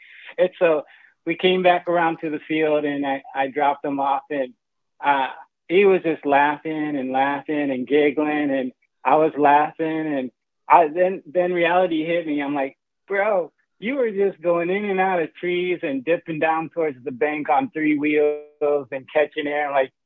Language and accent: English; Fostoria, Ohio, United States; Cape came to my hometown when I was a football manager, and I didn't get to go to the game, Fostoria, but they played Fostoria in the playoffs.